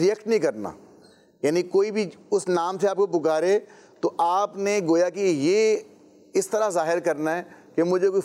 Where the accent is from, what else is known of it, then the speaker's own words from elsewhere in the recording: Gojra, Punjab, Pakistan; یہ 95 کی بات ہے, اور ہم لوگ جو ہے وہ پنجاب میں رہا کرتے تھے, تو فیصل آباد کے قریب ہمارا علاقہ ہے گوجرا, تو اس میں کالج میں پڑھا کرتا تھا.